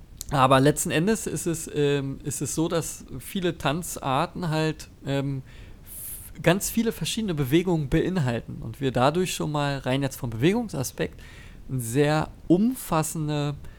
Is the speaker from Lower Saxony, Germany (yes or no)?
no; Berlin, Germany; hab mich ja gerade schon gehört, komme auch aus Berlin.